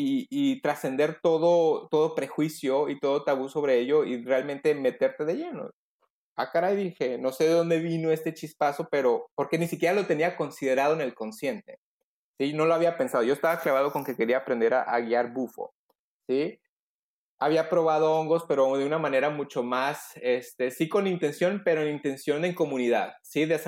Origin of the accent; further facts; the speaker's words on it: Hermosillo, Sonora, Mexico; Y nos regresamos justo antesito de la pandemia a Hermosillo. Yo soy acá de Hermosillo, Sonora, y estoy por lo pronto acá.